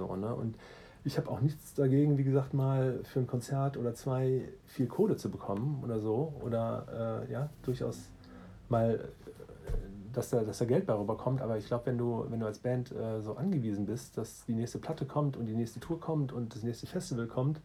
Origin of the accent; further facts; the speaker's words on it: Wuppertal, North Rhine-Westphalia, Germany; also ich komme aus Wuppertal